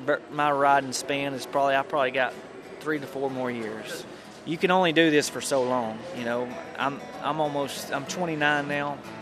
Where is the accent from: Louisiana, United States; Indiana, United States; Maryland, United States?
Louisiana, United States; Leesville; I'm from Leesville, Louisiana. I'm 29 years old, and I'm a professional bareback rider.